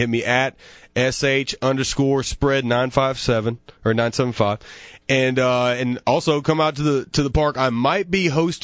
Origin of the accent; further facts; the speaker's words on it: Huntsville, Alabama, United States; I remember going to Stars games when I was a little kid, growing up in Huntsville. We moved around a lot.